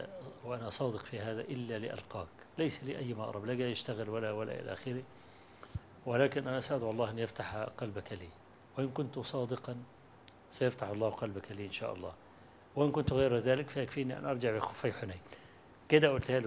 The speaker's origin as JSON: {"language": "Arabic", "country": "Egypt", "said": "أنا جاي من مصر مخصوص، وأنا طالب علم فقير"}